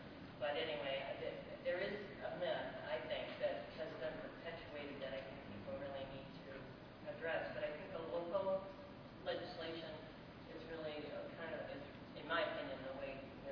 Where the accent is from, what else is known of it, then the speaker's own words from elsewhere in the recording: Washington, United States; Well, I'm from Washington State